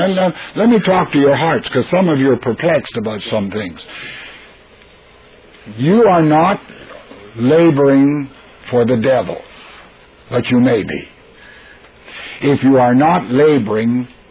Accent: the Prairies, Canada; I was raised in the Canadian prairies, which is a great grain country

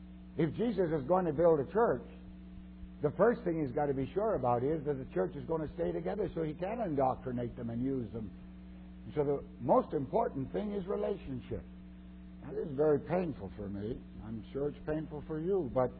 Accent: Canada; now in United States; Well, I'm a Canadian. I live in the States.

